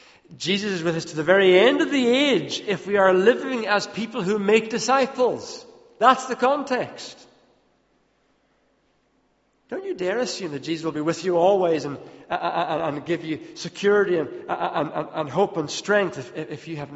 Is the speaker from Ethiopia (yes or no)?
yes; Ethiopia; I grew up in Ethiopia.